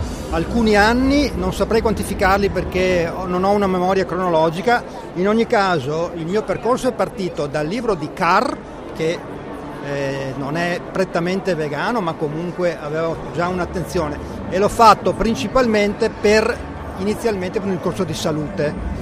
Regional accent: Vicenza, Veneto, Italy; Sono di Vicenza.

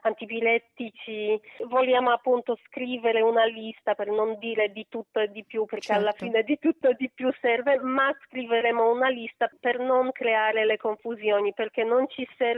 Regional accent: Poland; Italian is a second language; Sì, perché io essendo polacca riesco a metterli in contatto tutti i gruppi

